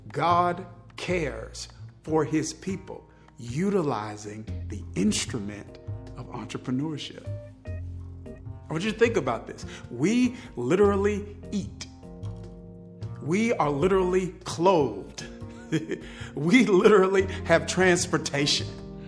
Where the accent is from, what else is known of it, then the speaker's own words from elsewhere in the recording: Mississippi, United States; I grew up in Mississippi in church having to memorize this prayer called the Model Prayer, the Lord's Prayer.